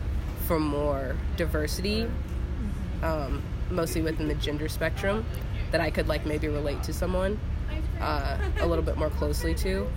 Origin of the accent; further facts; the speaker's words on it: Kentucky, United States; as a woman who is, I guess, technically from the South, because I'm from Kentucky